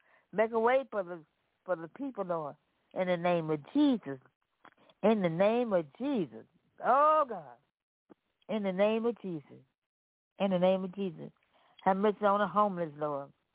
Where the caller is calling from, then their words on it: Memphis, Tennessee, United States; I'm coming from Memphis, Tennessee.